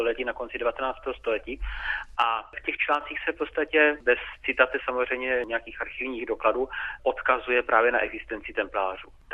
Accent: Bystrc, South Moravian Region, Czechia; Já jsem se s tím zabýval už jako kluk, protože jsem žil v Bystrci, takže jako děti jsme si tam chodívali hrát.

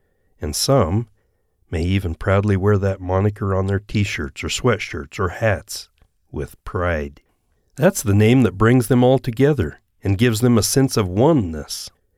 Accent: Idaho, United States; Right now, in my hometown up in Idaho, there are a few folks trying to get that school mascot changed.

